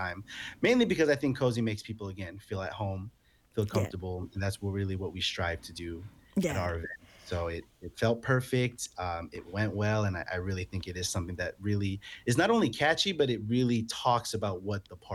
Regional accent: Philippines; You know, some of my personal favorites is Senor Sisig, me being Filipino.

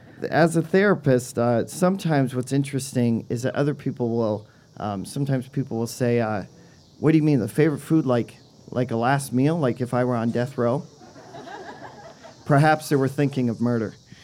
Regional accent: Springfield, South Dakota, United States; close to where I grew up in Springfield, South Dakota. And I was talking to a retired cop in my hometown

